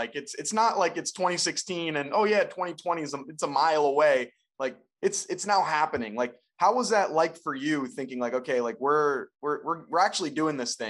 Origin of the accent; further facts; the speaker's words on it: Pennsylvania, United States; Of course. I'm from the Philadelphia area